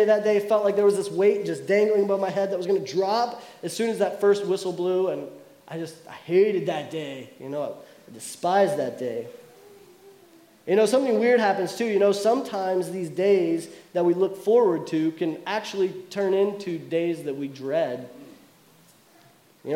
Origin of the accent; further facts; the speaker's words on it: Kentucky, United States; I'm from Kentucky, and I didn't really grow up liking basketball, but if you live in Kentucky, you kind of have to.